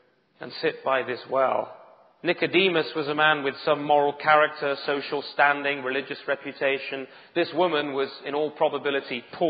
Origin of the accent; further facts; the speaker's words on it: United Kingdom; because I'm British, you haven't got one of those there